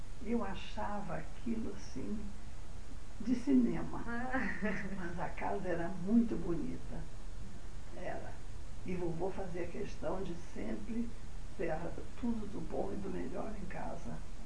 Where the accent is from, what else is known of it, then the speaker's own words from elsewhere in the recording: Rio de Janeiro, Brazil; accent: carioca; Nasci, eu sou carioca da Gema.